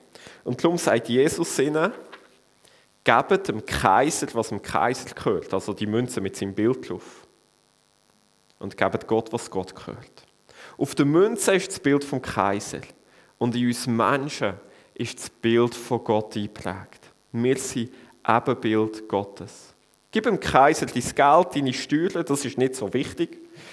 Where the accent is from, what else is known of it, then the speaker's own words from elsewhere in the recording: Switzerland; Aber bei uns in der Schweiz wenigstens, da gibt es doch keinen König mehr. Wir haben die schönste Demokratie der Welt.